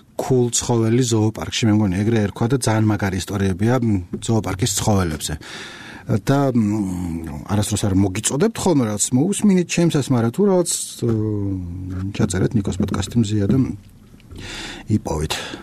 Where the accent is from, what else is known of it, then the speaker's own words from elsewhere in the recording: Imereti, Georgia; მე ვფიქრობ ხოლმე მაგას და მე რამე იმერელი ვარ.